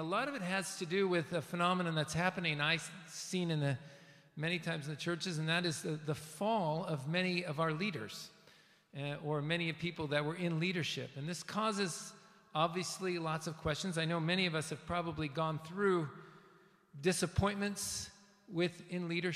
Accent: West Coast, United States; And I remember as a secular Jew growing up in the West, on the West Coast of the United States, I used to love youth group.

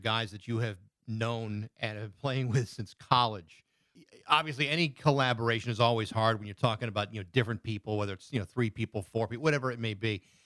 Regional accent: Rehoboth, Massachusetts, United States; Well, I'm in the Springfield area, but I grew up South Shore in Rehoboth near like Taunton and Attleboro.

